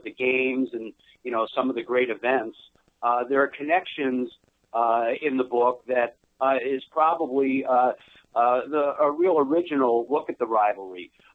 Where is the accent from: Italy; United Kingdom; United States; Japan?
United States; New York; moved away as an adult; I'm originally, believe it or not, Brian, from New York. I grew up on Long Island and loved football and, you know, all sports. Came out to college here to Marquette in the 70s